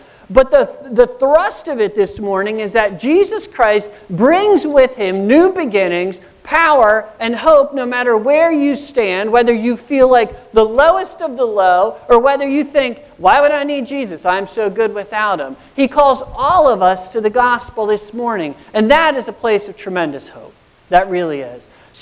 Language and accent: English; New Jersey, United States; now in Pittsburgh, United States; I'm from New Jersey. But we haven't lived in Pittsburgh ever.